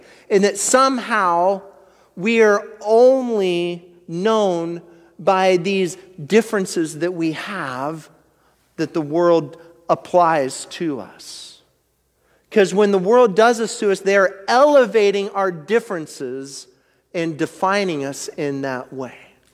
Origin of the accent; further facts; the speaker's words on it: United States; Okay, I'm American. You start listening to me talk, I'm American, all right?